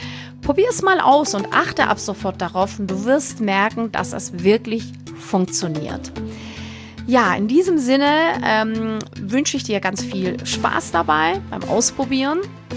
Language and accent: German; Northern Germany, Germany; So ganz trocken als Norddeutscher.